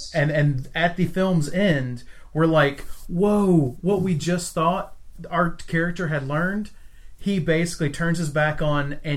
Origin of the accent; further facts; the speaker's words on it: the South, United States; I want to say Chazelle, but that's only because I'm from the South.